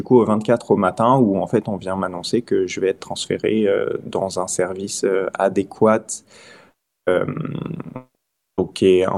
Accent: France; moved away; Je suis français de base. J'ai toujours grandi en France et ça va faire 2 ans maintenant que je suis parti.

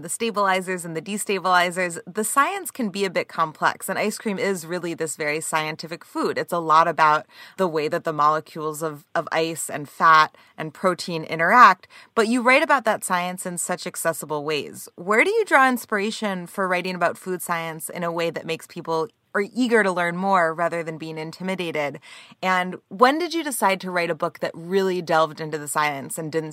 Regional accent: New Jersey, United States; because I'm from South Jersey and I'd never heard Philadelphia style ice cream.

